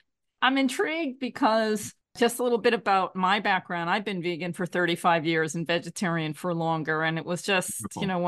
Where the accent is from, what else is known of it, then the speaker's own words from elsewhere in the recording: New York, United States; I grew up in New York and I roamed around the world and I came back to New York around 1996